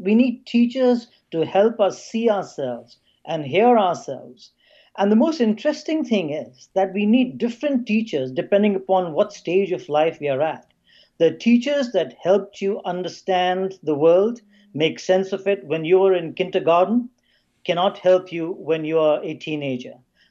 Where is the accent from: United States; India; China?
India; Well, I come from India.